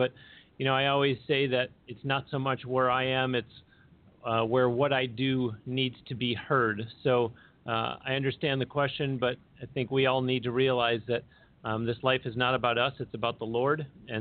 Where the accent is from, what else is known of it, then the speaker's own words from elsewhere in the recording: Buffalo, New York, United States; Buffalo, New York.